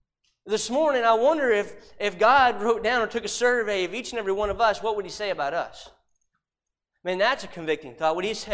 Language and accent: English; Arkansas, United States; And I'm from a town of 400 people in Arkansas, and I'm a nobody just like you.